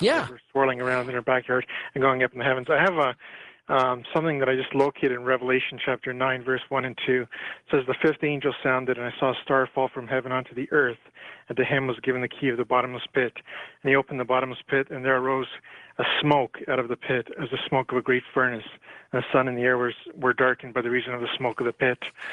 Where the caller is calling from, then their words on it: Guelph, Ontario, Canada; I'm calling from Guelph, Ontario, Canada.